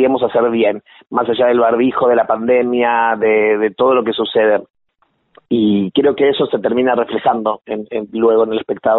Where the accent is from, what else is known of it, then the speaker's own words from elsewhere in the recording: Santo Tomé, Santa Fe, Argentina; yo soy santafesino de Santo Tomé, que es un lugar un poquito más chico incluso, que queda ahí pegadito a Santa Fe.